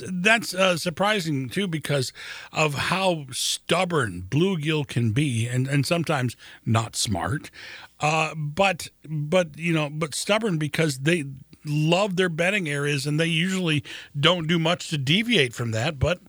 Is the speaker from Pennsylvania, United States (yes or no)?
no; Lansing, Michigan, United States; My hometown in Lansing, of course, the station where Brock and I started this thing 16 years ago